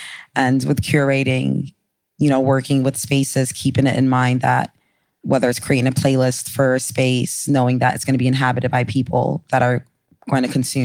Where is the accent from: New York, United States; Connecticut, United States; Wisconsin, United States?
New York, United States; growing up in the Bronx, you know, which was reggaeton, merengue, bachata, to dancehall, and then hip hop, which of course, you know, I was in New York.